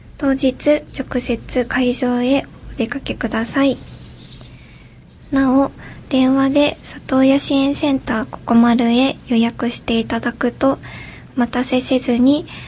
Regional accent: Shimada, Shizuoka, Japan; 私は島田市出身です。

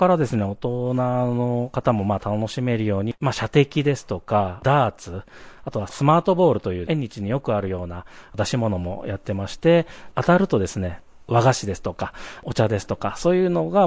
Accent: Tokyo, Japan; now in Shimada, Japan; そうです、実は東京生まれ東京育ちの人間でございます。

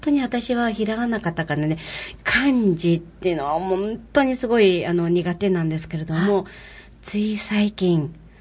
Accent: Mongolia; Japanese is a second language; now in Japan; 私たちモンゴル人

